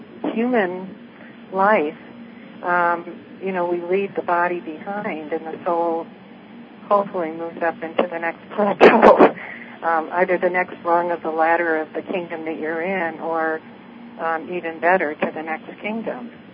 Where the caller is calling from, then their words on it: Arizona, United States; I'm calling from Arizona.